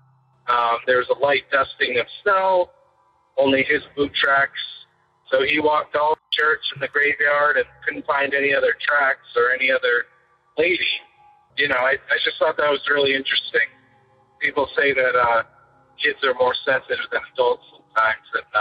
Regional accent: West Greenwich, Rhode Island, United States; one day my dad took me, like, once again as a little toddler, to one of the historic graveyards in my hometown of West Greenwich.

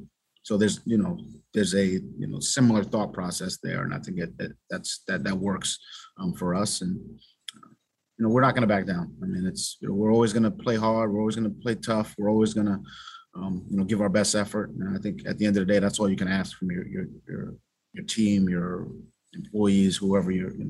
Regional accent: Brooklyn, New York, United States; My personal journey growing up in Brooklyn, New York, and obviously had some challenges.

